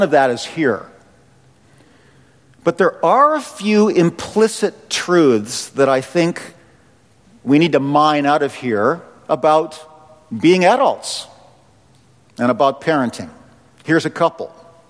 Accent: Calgary, Alberta, Canada; Terry and I grew up together in Calgary as little kids

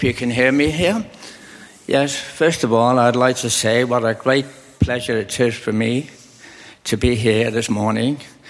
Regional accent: Liverpool, North West England, United Kingdom; I was born in Liverpool, and I was 13 years of age when the Second World War started. The city of Liverpool, like many cities in Britain, was bombed and smashed to smithereens. I lived through that as a teenager.

